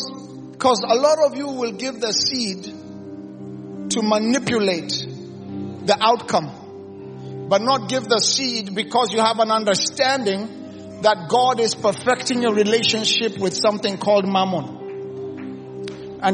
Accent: Kenya; I came from Kenya to speak truth. I came from Kenya.

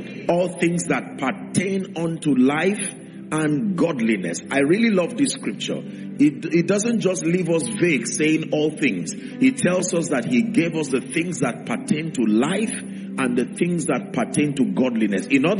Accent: Nigeria; there is a reality that is within me that is greater than just being a Nigerian.

